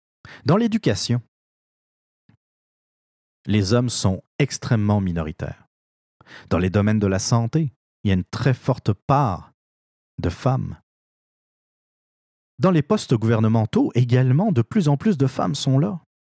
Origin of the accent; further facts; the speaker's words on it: France; now in Canada; Je suis originaire de la France.